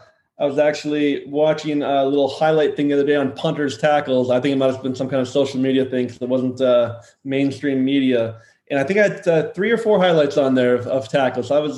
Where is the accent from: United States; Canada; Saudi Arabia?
Canada; Saskatchewan; I grew up, born and raised in Saskatchewan.